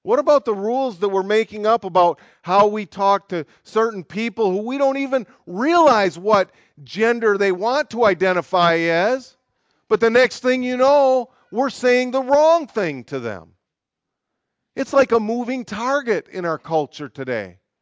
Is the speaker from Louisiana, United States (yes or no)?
no; Michigan, United States; moved away; whenever somebody finds out that I'm from the U.S., like I grew up in Michigan, the first thing they seem compelled to say to me is something along the lines of, "You didn't vote for Trump, did you?"